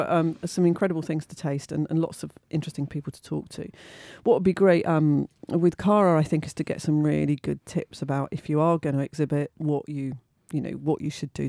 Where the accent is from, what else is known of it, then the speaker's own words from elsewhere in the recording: London, United Kingdom; I'm from London, yeah.